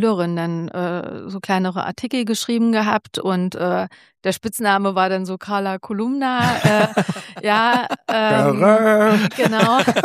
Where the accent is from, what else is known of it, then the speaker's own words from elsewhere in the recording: Heiligenstadt, Thuringia, Germany; Ich bin 87, hier in Heiligenstadt geboren worden und bin hier glücklicherweise auch aufgewachsen, habe hier meine Kindheit und Jugend verbracht und habe auf den Lieten gewohnt, war dort auch in der Grundschule. Und bin dann auf dem Lingemann-Gymnasium gewesen.